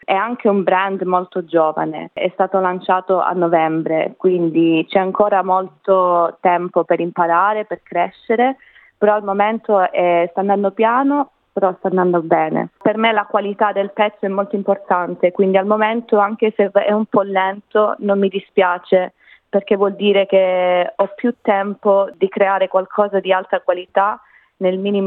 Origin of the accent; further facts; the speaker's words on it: Calabria, Italy; also born or lived in Australia; Sì, sono cresciuta in Calabria. Mio padre è calabrese, però mia mamma è romana con origini sarde.